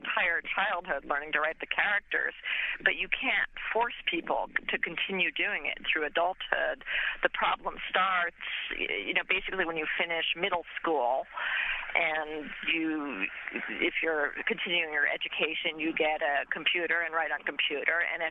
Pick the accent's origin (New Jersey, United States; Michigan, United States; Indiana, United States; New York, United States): New York, United States; I'm a New Yorker, so.